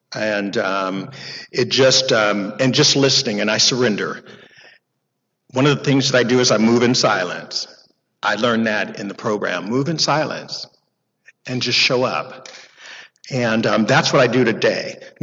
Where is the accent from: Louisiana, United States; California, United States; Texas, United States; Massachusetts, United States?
California, United States; Sacramento; So growing up in Sacramento, when I went to work for Department of Corrections